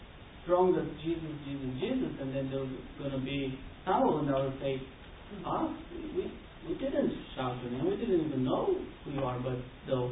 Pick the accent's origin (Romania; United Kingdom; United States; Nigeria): Romania; I'm from Romania.